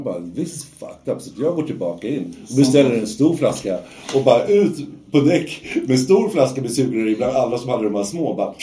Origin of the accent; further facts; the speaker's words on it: Haninge, Stockholm County, Sweden; Jag är uppvuxen ute i Haninge, i mitt högstadie och sådär.